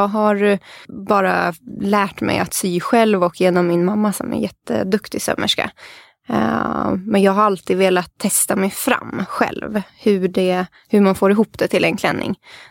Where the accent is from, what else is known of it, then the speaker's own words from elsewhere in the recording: Enköping, Uppsala County, Sweden; Jag är från Enköping. Jag är ifrån land, en mil utanför Enköping.